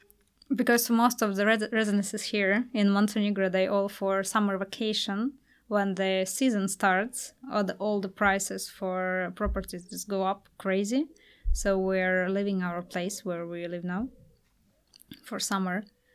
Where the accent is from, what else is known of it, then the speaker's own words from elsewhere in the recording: Novosibirsk, Novosibirsk Oblast, Russia; English is a second language; I'm from Novosibirsk, which is south part of Siberia. We call it capital of Siberia. All the trees are taiga.